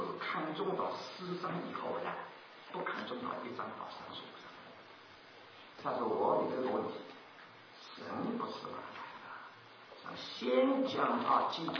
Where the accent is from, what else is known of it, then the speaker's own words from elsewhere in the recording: China; 所以我们中国人养儿女啊，五件事